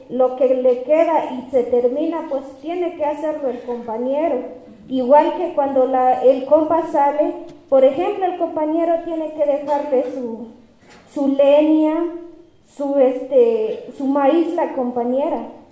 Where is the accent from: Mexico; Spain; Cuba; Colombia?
Mexico; La Realidad, Chiapas; vengo del Caracol 1, La Realidad.